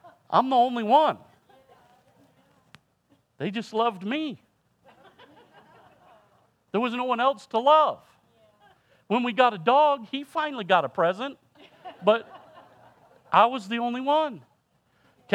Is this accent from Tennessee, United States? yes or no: no; Michigan, United States; See, my wife and I grew up differently. I grew up in Michigan. I'm from the Midwest.